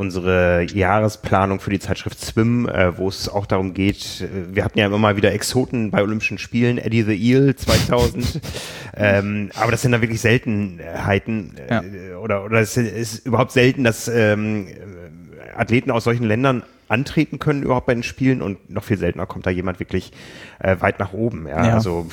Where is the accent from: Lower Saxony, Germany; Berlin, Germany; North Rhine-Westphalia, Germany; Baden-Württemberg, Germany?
Lower Saxony, Germany; Osnabrück; ich bin von Osnabrück, von meiner Heimatstadt